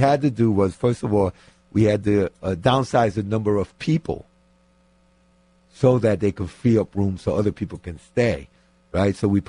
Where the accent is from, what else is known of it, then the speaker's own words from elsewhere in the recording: New York City, New York, United States; I grew up in New York City where everybody comes to New York City.